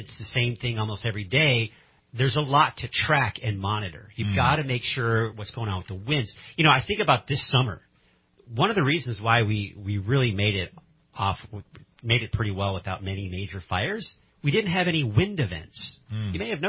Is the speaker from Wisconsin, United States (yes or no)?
yes; Milwaukee, Wisconsin, United States; born there; now in Reading, United States; I was born in Milwaukee, Wisconsin, eh?